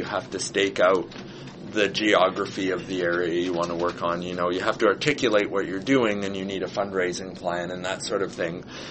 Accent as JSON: {"language": "English", "region": "Ontario", "country": "Canada", "said": "I'm from Northern Ontario, and the first time I was on salt water was when I was summer student"}